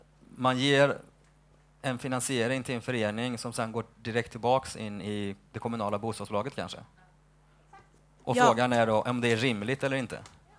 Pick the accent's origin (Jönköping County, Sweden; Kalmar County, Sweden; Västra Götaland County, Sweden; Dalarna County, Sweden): Västra Götaland County, Sweden; Skövde; för jag är också från Skövde.